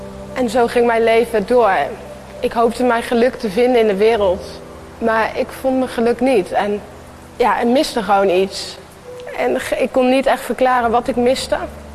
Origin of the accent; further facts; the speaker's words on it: Opheusden, Gelderland, Netherlands; En ik ben 19 jaar. Ik kom uit Opheusden. Ik kom uit een reformatorisch gezin.